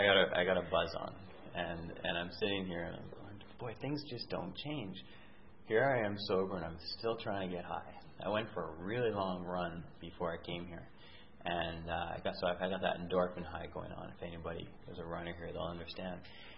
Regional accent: Prince Edward Island, Canada; moved away; I grew up in Prince Edward Island, and then eventually I moved out west

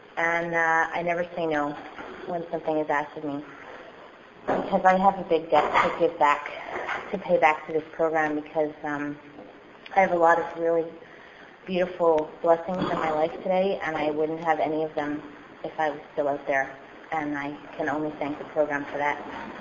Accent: Laval, Quebec, Canada; I grew up in a really nice family. Born and raised here in Montreal, I grew up in Laval.

